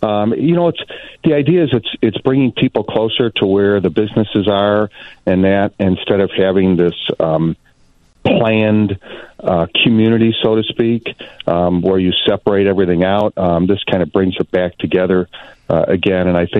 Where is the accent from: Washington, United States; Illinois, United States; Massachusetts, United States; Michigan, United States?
Illinois, United States; Oak Park; Yeah, wonderful community. Love Oak Park. Always, of course, be my hometown.